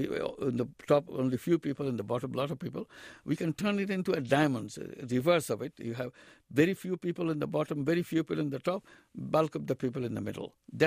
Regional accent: Bangladesh; I'm coming from Bangladesh. It's a Muslim country

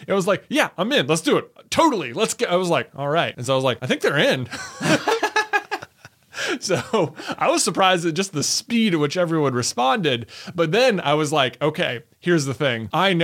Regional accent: Roanoke, Virginia, United States; It's like, I'm from Roanoke. It's like, I don't even mountain bike.

